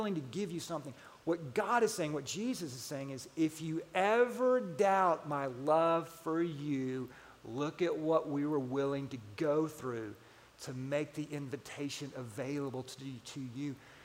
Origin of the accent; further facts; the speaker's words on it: Atlanta, Georgia, United States; I grew up in Atlanta, as I told you, and big sports fan.